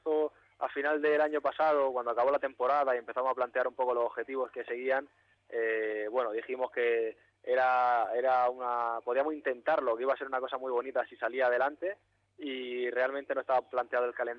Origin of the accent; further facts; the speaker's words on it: Almería, Andalusia, Spain; que está justo al lado de Almería, y yo soy de Almería